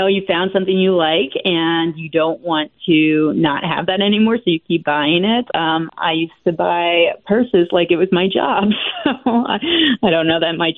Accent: Pennsylvania, United States; I do like tailgating, but I grew up in Pennsylvania, so I'm very familiar with Penn

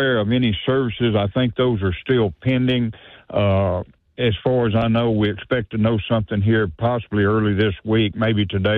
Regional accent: Vivian, Louisiana, United States; I was born and raised in Vivian

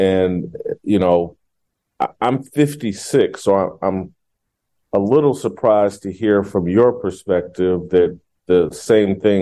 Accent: Indianapolis, Indiana, United States; Indianapolis.

